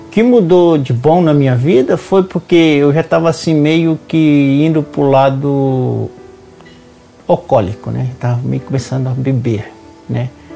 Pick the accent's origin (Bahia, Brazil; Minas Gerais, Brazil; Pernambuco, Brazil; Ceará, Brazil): Bahia, Brazil; also born or lived in São Paulo; now in Maringá, Brazil; Eu saí da Bahia em 91, cheguei em São Paulo em 91 e fiquei até 2006. Em 2006, o casamento não deu certo, eu me separei e vim até Maringá.